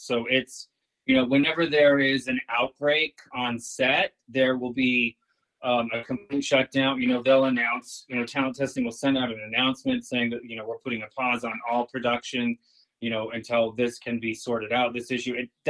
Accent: Utah, United States; So I was born and raised in Utah, born and raised Mormon, went to seminary for 4 years

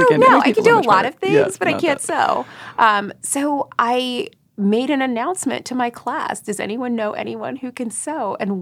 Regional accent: Florida, United States; And I grew up in Florida, so you're definitely going to feel really hot in this plastic costume.

